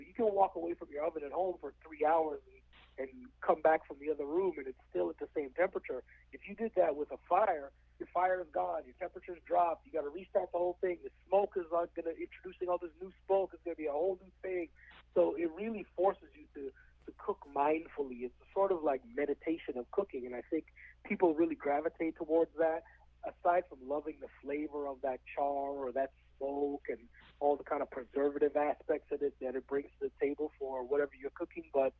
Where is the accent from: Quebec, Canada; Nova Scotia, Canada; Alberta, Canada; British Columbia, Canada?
Alberta, Canada; Edmonton; my dad used to throw, like, barbecues all the time at our house growing up in Edmonton